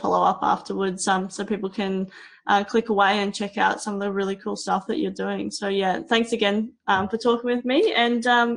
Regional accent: Australia; I mean, I can't take any credit, but I will by association being Australian.

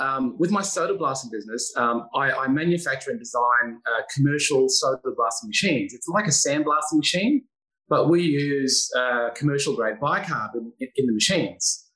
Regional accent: Cairns, Queensland, Australia; first language Dutch; English is a second language; also born or lived in Netherlands; And I came to Australia when I was about 6 years old. And we landed in Sydney, and then from Sydney we drove up to Melbourne, down to Melbourne for a year, and then we drove up to Cairns, and that's where I spent most of my life, in Cairns

